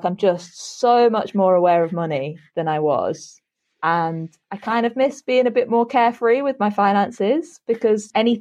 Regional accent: North West England, United Kingdom; now in London, United Kingdom; So I grew up in Lancashire, I'd moved down to Greater London

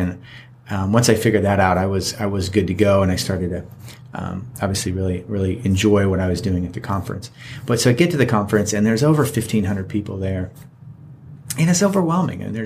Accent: Florida, United States; and I am from Florida. I've grown up in Florida, and I really don't know anything really about living in the cold.

